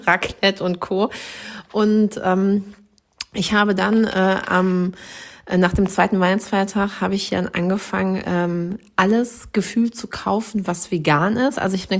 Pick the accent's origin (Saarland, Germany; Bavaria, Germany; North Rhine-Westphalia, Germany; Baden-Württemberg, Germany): North Rhine-Westphalia, Germany; Dortmund; born there; Geboren in Dortmund, im Ruhrpott studiert, in Dithmarschen am Lieben, Leben und Arbeiten.